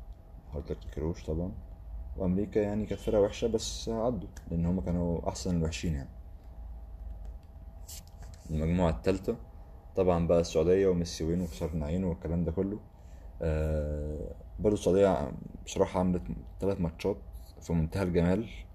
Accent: Egypt; مش تعتمدش على لعيب واحد بس زي عندنا في مصر

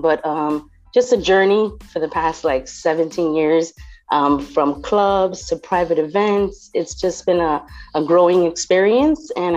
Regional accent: New Jersey, United States; now in Miami Beach, United States; I'm originally from New Jersey, but right now I'm based out of Miami Beach.

